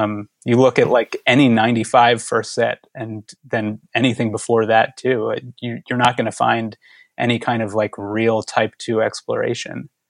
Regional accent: Philadelphia, Pennsylvania, United States; In Philadelphia.

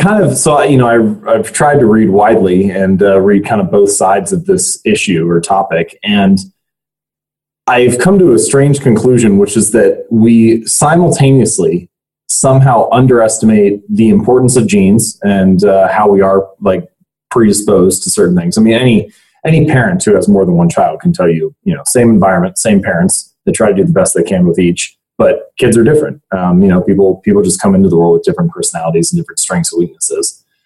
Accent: Hamilton, Ohio, United States; I'm an Ohio boy. I was born and raised just outside Cincinnati in a town called Hamilton, Ohio, and lived there in the same house for my whole life until I went to college.

